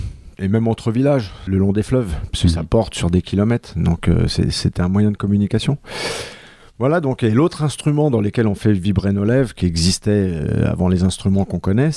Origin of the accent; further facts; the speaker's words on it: Centre-Val de Loire, France; also born or lived in Paris; j'ai appris le trombone déjà dans l'école de musique du village d'où je viens, à côté d'Orléans, et avec l'harmonie du village.